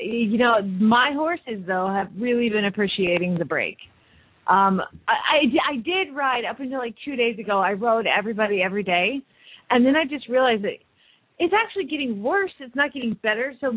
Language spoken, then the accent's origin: English; Phoenix, Arizona, United States; from Phoenix, Arizona